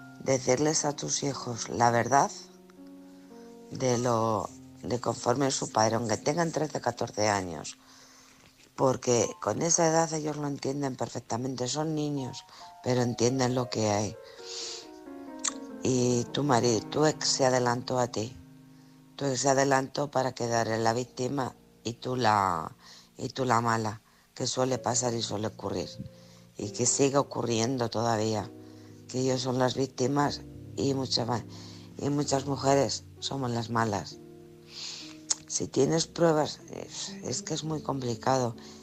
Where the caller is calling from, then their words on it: Alcorcón, Community of Madrid, Spain; de Alcorcón.